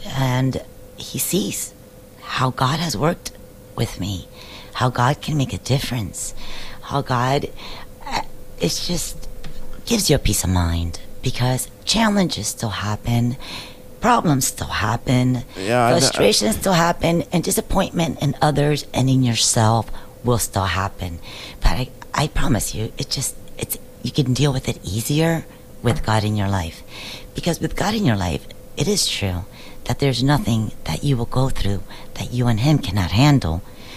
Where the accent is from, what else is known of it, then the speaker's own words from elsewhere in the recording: Miami, Florida, United States; born there; Both my parents are from Cuba. I was born in Miami, consequence to Fidel.